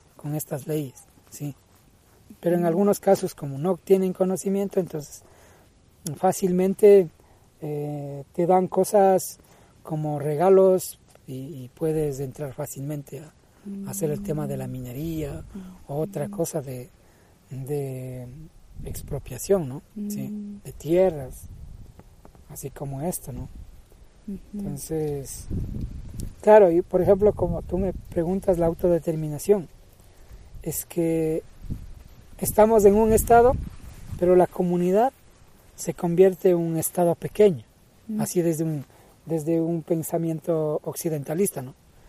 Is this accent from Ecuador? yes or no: yes; Ecuador; De alguna manera somos del Estado, somos ecuatorianos.